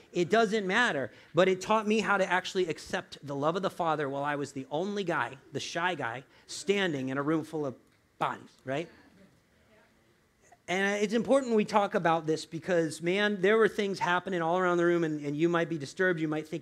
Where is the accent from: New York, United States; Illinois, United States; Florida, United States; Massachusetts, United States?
Florida, United States; I came from the South. I guess people in the South have weaker knees. Because in Florida, man